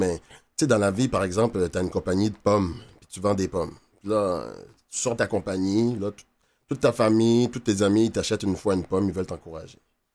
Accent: Quebec City, Quebec, Canada; Moi, je viens de Québec.

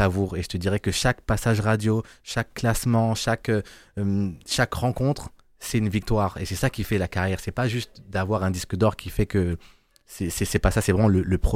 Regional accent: Cameroon; La fierté, tu sais, moi je suis Camerounais, les Lions.

